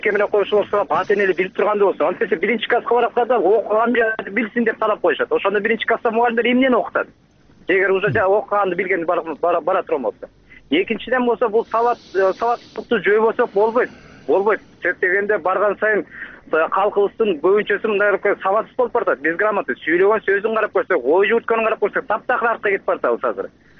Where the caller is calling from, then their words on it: Bishkek, Kyrgyzstan; 20 жылдан бери мугалим болуп иштейм, азыр деле иштеп атам.